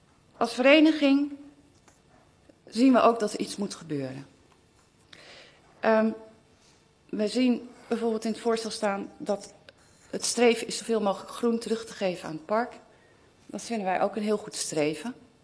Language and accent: Dutch; Flevoland, Netherlands; now in Renkum, Netherlands; En sinds een jaar of 9 wandel ik elke ochtend door Park Hartenstein. Ik ben opgegroeid in de Noordoostpolder. En de tegenstelling Renkum-Noordoostpolder is erg groot.